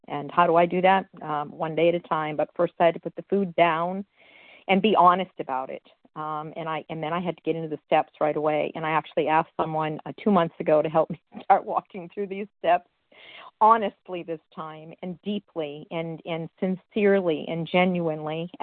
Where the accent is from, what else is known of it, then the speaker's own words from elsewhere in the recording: New Hampshire, United States; I'm from New Hampshire.